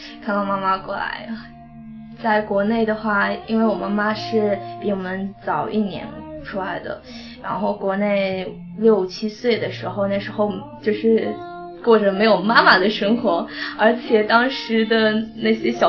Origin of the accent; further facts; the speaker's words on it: Italy; 我们在这边长大的孩子就是夹缝里的孩子，因为都是在父母这一边是非常传统的，然后看着意大利那一边西方这个国家的文化